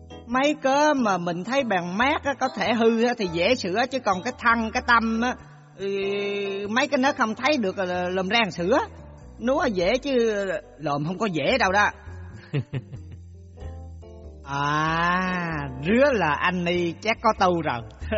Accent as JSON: {"language": "Vietnamese", "region": "Quang Nam", "country": "Vietnam", "tie": "born or raised there", "said": "Dạ em là người sinh ra và lớn lên ở xứ Quảng. Em nghĩ cái này khó cần giới thiệu ngay giọng là bà con biết em ở chỗ mô rồi hỉ."}